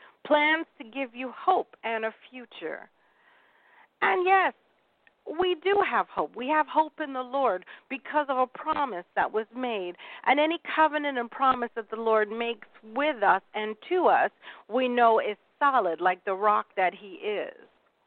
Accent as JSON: {"language": "English", "country": "United Kingdom", "said": "that is my go-to dictionary because I am British, praise God."}